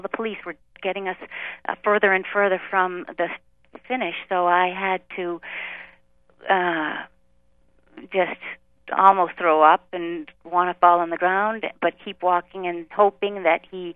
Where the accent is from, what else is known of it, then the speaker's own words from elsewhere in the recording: Jaffrey, New Hampshire, United States; from Jaffrey, New Hampshire